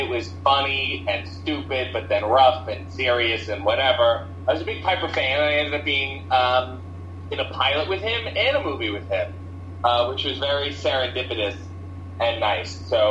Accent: Canada; I think being Canadian, you ended up being more of a WWF fan because we didn't have as much access to WCW.

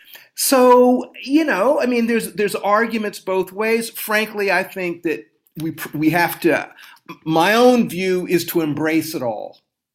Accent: South Carolina, United States; I'm from South Carolina. My mother could not go to the University of South Carolina.

